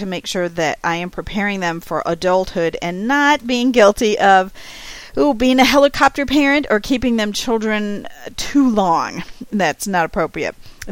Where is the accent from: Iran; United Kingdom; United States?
United States; Cincinnati, Ohio; now in Tulsa, United States; when this podcast airs, I will be in Cincinnati. That's my hometown, at the Midwest Homeschool Convention